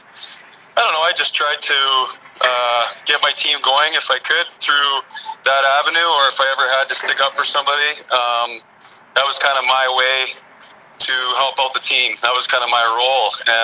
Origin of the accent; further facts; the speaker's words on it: Calgary, Alberta, Canada; I was obviously lucky to have been given the chance to do that with my hometown team in Calgary when we moved out when I was 14 years old.